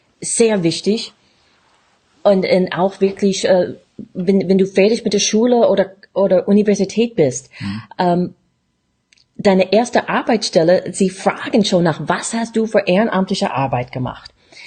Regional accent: Tennessee, United States; born there; German is a second language; Ich bin in Bundesstaat Tennessee geboren.

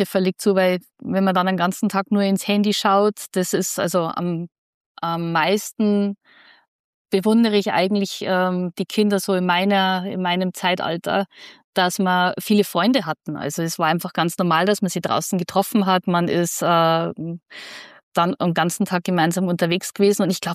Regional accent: Bavaria, Germany; ich bin tatsächlich in einem kleinen, schnuckligen Dorf aufgewachsen in Bayern, auch in direkt in der Nähe vom Chiemsee und mehr oder weniger in den Bergen.

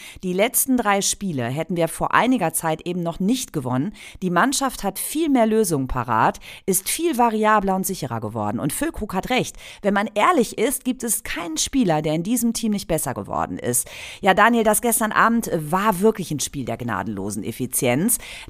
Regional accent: North Rhine-Westphalia, Germany; aus meiner Heimat im Sauerland

